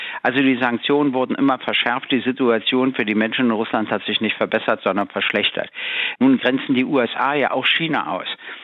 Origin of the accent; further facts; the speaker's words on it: Germany; Ich komme ja aus der DDR.